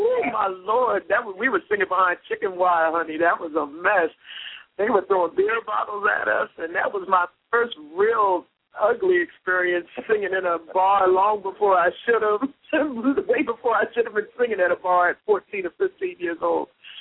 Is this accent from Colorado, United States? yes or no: no; New Jersey, United States; before they could find out I was from New Jersey